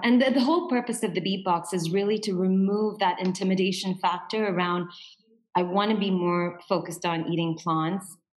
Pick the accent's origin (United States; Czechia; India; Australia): India; now in Dubai, United Arab Emirates; So I'm from India.